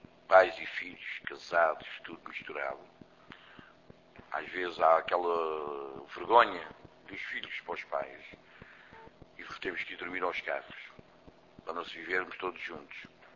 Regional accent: Ferreira do Alentejo, Alentejo, Portugal; Eu sou do Baixo Alentejo, sou de uma vila pacata de Ferreira do Alentejo.

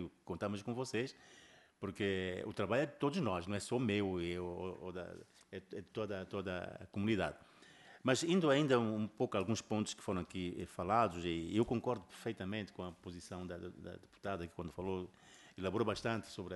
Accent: Mozambique; eu agora não estou a falar de Moçambique, como moçambicano, não.

